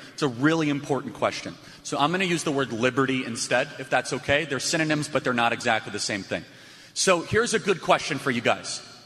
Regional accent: Chicago, Illinois, United States; I'm from Chicago, can't stand it.

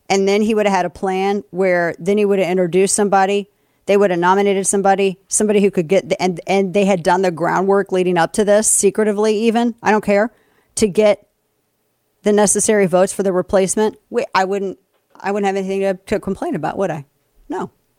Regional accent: St. Louis, Missouri, United States; St. Louis aldermen could not agree on the Israeli-Hamas conflict. And I've told people before that my hometown, our hometown, is it's a super left city, very left city.

